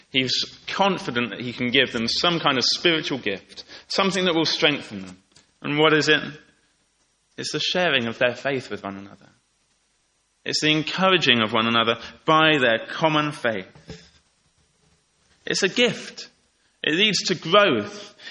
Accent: United Kingdom; I think maybe especially with us being British or something, I don't know.

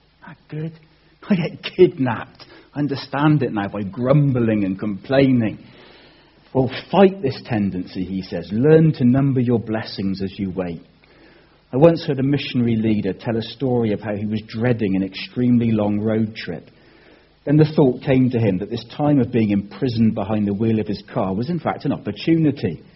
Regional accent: United Kingdom; We're British people, we're great

